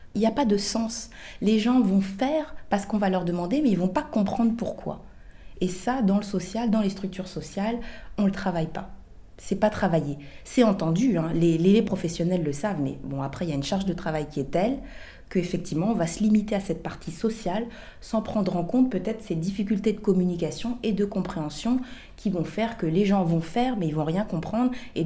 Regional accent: Paris, Île-de-France, France; born there; Moi, je suis antillaise d'origine. Je suis née à Paris, mais c'est vrai que je n'ai pas vécu aux Antilles.

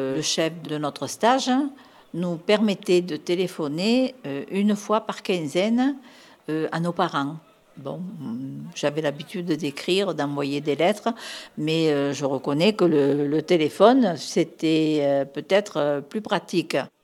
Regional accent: Marseille, Provence-Alpes-Côte d'Azur, France; accent: Marseille; j'ai 74 ans. À mon accent, vous voyez que je suis de Marseille. Je suis partie à Paris 3 mois, en février 58

